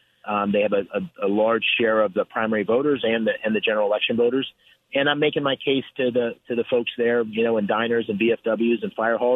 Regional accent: Bloomsburg, Pennsylvania, United States; I grew up in Bloomsburg, which is in the northeast part of Pennsylvania.

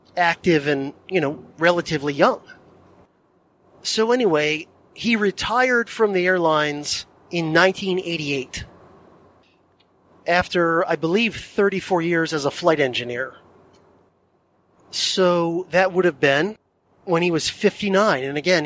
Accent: Florida, United States; if you're growing up in South Florida, that's a pretty awesome deal to see even a little bit of snow.

